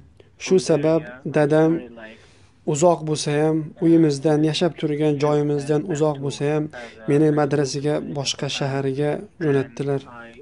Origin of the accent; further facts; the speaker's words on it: Fujairah, United Arab Emirates; born there; Uzbek is a second language; men 1996 yil Birlashgan Arab Amirliklar davlatida Fujiro degan shahrida tug'ilganman. Hozirda esa meni yoshim 21 da. Meni asl kelib chiqishim pokistonlik bo'ladi. Negaki ota-onam Pokistonda tug'ilib voyaga yetganlar.